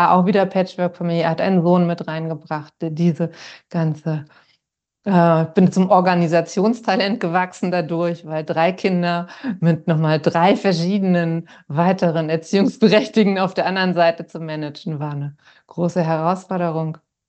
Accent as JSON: {"language": "German", "region": "Berlin", "country": "Germany", "tie": "born or raised there", "said": "ich bin in Berlin groß geworden"}